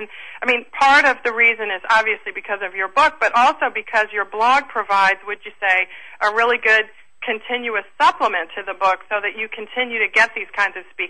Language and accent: English; Washington, District of Columbia, United States; I always encourage people to visit Washington, D.C., because that's my hometown